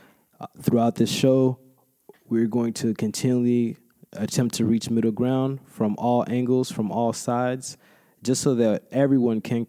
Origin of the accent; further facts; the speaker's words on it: Texas, United States; Short introduction into me. I am from Texas.